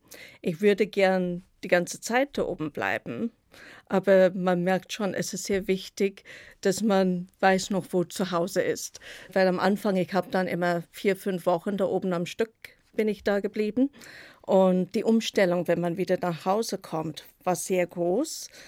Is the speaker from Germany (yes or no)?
no; Copperbelt Province, Zambia; also born or lived in South Africa; ich bin im Sambia auf dem Kupfergürtel geboren und teils dort groß geworden und teils in Südafrika, weil in Südafrika, da kommen meine Eltern her und ich war dann im Internat in Johannesburg. Und habe später dann im Kapstadt Gartenbau gelernt.